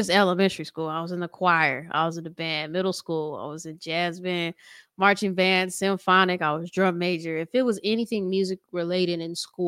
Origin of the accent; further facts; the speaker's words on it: Long Beach, California, United States; now in Los Angeles, United States; even though I grew up in Long Beach, I still come around, you know, every other week. But I live downtown in downtown L.A.